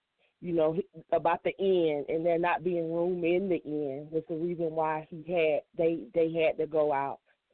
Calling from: Myrtle Beach, South Carolina, United States; Hello, is this me … from Myrtle Beach, maybe?

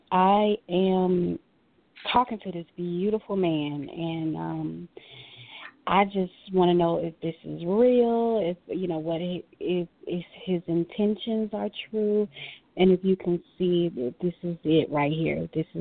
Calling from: Florida, United States; I'm in Florida.

